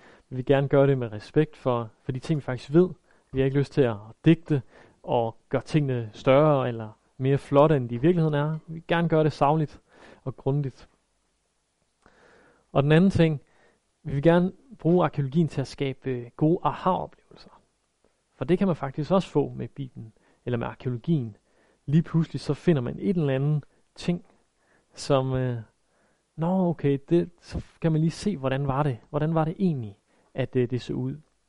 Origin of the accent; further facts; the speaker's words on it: Jutland, Denmark; I kan godt høre, jeg er fra Jylland.